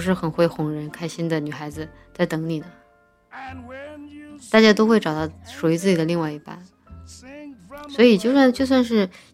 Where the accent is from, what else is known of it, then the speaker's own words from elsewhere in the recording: Chongqing, China; 然后我是重庆的嘛